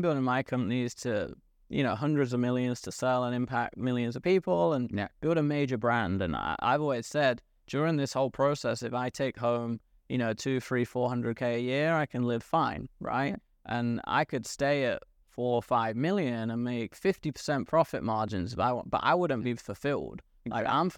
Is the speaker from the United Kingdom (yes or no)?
yes; England, United Kingdom; moved away; I came from England and I feel I almost live like what I dream is a perfect day right now.